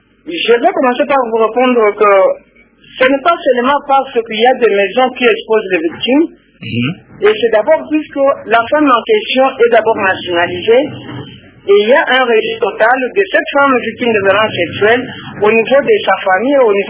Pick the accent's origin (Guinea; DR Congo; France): DR Congo; Uvira, South Kivu; Non, moi je suis d'Uvira